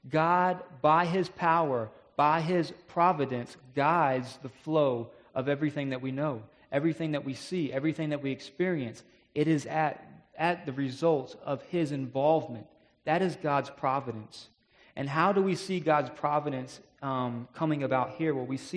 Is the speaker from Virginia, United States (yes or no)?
yes; Virginia Beach, Virginia, United States; I'm from Virginia Beach. I miss the beach, especially when the weather starts to get nice like it is now.